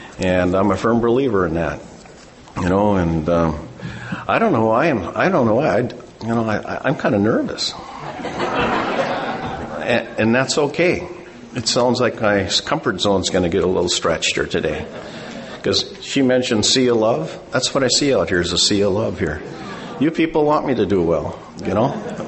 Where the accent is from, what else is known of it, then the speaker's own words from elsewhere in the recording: Fargo, North Dakota, United States; I'm an alcoholic from Fargo, North Dakota.